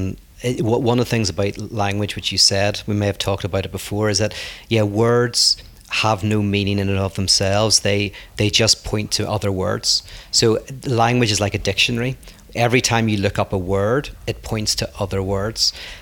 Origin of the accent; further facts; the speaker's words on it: Ireland; moved away; because I'm from Ireland coming here